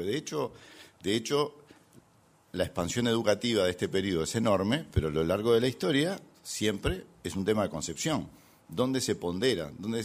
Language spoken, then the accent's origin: Spanish; Uruguay; a veces también la humildad es parte de nuestra propia conformación como uruguayos y tenemos que defenderla